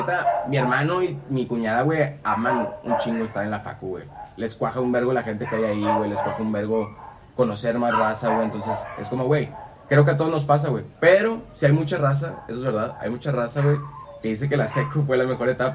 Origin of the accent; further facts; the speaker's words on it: Mexico; los mexicanos somos muy amables, güey. A comparación de otros países, güey.